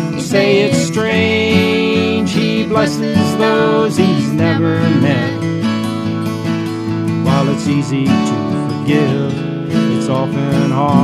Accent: Springfield, Ohio, United States; I grew up in Springfield, by the DT&I

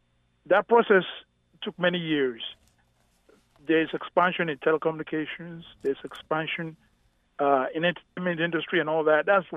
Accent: Nigeria; Yeah, I grew up in Nigeria.

